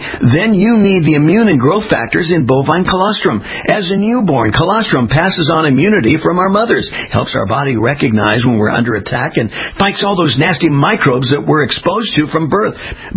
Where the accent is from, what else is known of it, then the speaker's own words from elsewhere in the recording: California, United States; now in Florida, United States; for me, I grew up in California, so we dealt with earthquakes a little bit different there compared to now. I'm on the East Coast in Florida